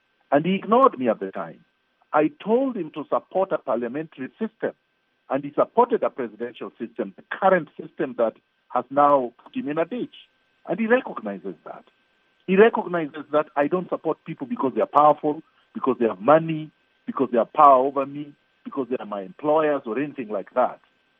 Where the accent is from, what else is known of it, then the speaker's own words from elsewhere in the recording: Kenya; born there; could I be not a citizen when all my ancestors were born in Kenya and my parents were born in Kenya and I was born in Kenya?